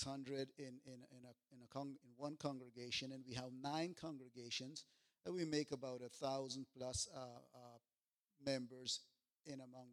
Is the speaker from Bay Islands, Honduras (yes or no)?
yes; Roatan, Bay Islands, Honduras; now in La Ceiba, Honduras; I'm really not a native from La Ceiba. I'm from Roatan. That's another story. There's some islands that Honduras owned that was one time owned by the English, Great Britain, or England, I should say. And so that's where I got my English from.